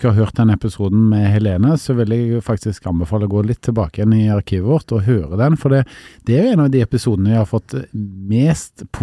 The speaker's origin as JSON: {"language": "Norwegian", "town": "Stavanger", "region": "Rogaland", "country": "Norway", "said": "Det er Stavanger, selvfølgelig. Vi kommer jo begge fra Stavanger."}